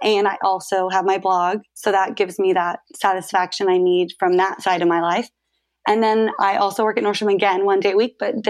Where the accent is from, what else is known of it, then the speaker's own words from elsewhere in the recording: Santa Ana, California, United States; Yeah, so I'm from Santa Ana, California, born and raised, still live here now.